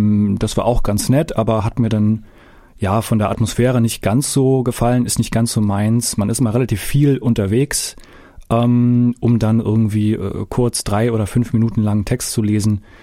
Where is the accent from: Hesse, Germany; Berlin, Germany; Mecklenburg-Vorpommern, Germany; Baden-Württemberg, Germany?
Mecklenburg-Vorpommern, Germany; born there; Also ich komme von der Küste. Ich bin geboren auf dem Fischland, da ist Zingst, Mecklenburg-Vorpommern